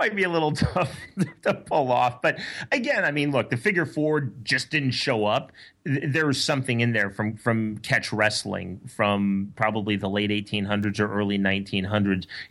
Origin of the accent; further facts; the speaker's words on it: Midwest, United States; I mean, I am a Midwesterner after all, so I understood folk style, freestyle, Greco.